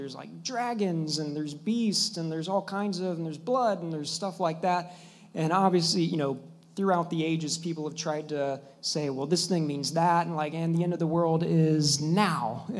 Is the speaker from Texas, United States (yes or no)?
yes; Texas, United States; I'm from Texas.